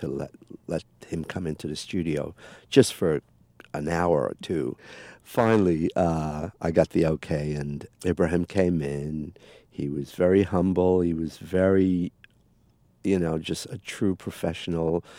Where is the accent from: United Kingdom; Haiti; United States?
United Kingdom; England; I come from England, and this band I've heard of for quite a long time.